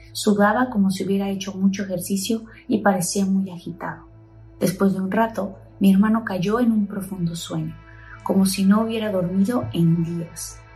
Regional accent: Hidalgo, Mexico; Nosotros somos de Hidalgo, de un pueblo cerca de Tizayuca.

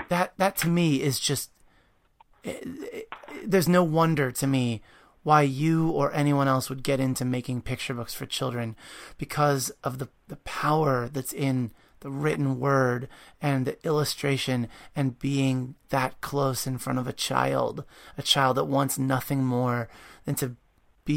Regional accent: Maryland, United States; We were talking about how we're both from Maryland.

